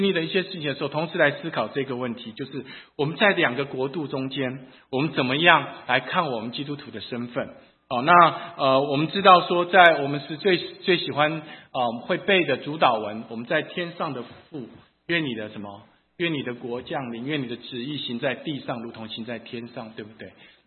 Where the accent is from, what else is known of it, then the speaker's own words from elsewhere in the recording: Taiwan; also born or lived in United States; now in China; 我的一生就是从小在台湾，然后到美国，现在在中国，三个地方。